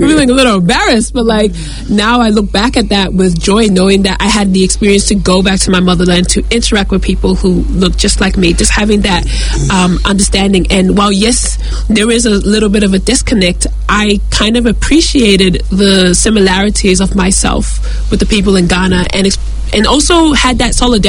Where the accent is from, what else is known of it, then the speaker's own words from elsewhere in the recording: New Zealand; I was raised in New Zealand